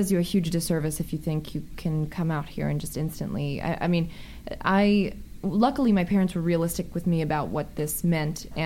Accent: East Coast, United States; now in Los Angeles, United States; Yeah, and also I grew up on the East Coast, so I just kind of wanted to change. And I'd always sort of dreamt of Hollywood, and it was so romantic to me to move to L.A. and become a star.

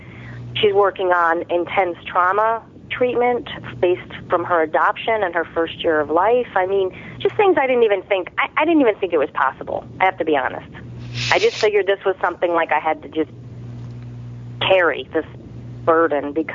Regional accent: Connecticut, United States; I'm from Connecticut, and I have a daughter who is 15 years old.

